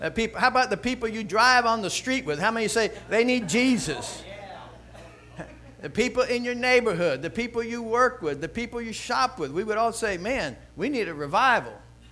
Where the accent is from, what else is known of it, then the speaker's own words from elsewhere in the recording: Micanopy, Florida, United States; Hey, I was raised in Micanopy. I didn't start the church in Micanopy.